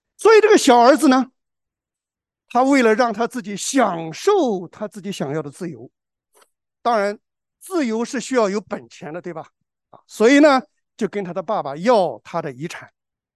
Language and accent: Chinese; China; 哎呀，我们中国人说不听老人言，吃亏在眼前。